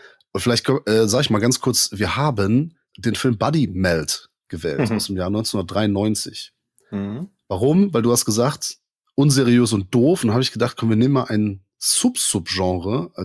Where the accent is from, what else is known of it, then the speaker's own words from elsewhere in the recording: Rhineland, Germany; Wir kommen aus dem Rheinland und sprechen trotzdem Hochdeutsch.